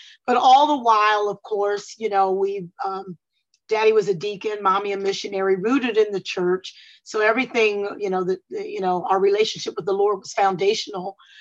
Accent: Willingboro, New Jersey, United States; And I was raised in Willingboro, New Jersey.

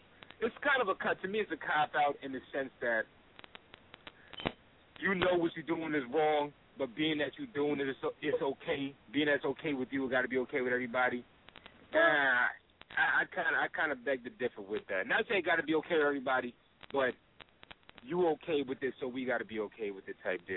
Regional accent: New York, United States; Because I'm from New York.

